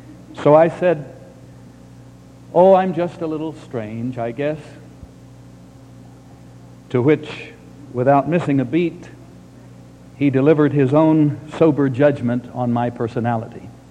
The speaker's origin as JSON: {"language": "English", "region": "Oklahoma", "country": "United States", "tie": "born or raised there", "said": "but I grew up in Oklahoma."}